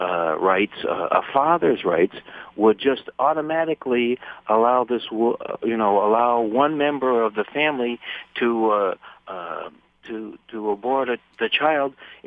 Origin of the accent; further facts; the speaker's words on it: Massachusetts, United States; I'm from Massachusetts, and I wish that we were getting some leadership from the church in the Massachusetts area.